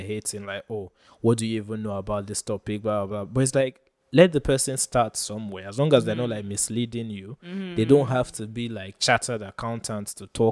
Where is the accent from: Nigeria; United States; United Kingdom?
Nigeria; you just think that as a Nigerian you should not be